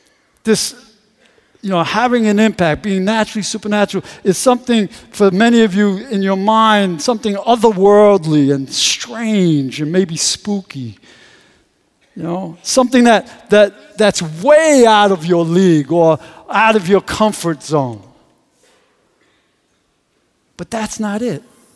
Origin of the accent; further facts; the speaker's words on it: New York, United States; I'm a New Yorker, okay? And I grew up, you know, this is what is ingrained in my mind.